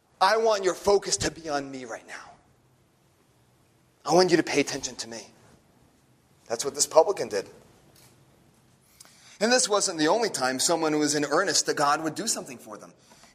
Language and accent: English; New Jersey, United States; I'm from New Jersey